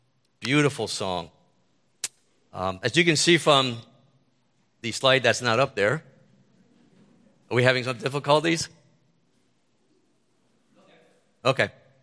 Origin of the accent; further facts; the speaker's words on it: Allentown, Pennsylvania, United States; In the 1970s, growing up in Allentown, I was big into Motown, loved Motown music.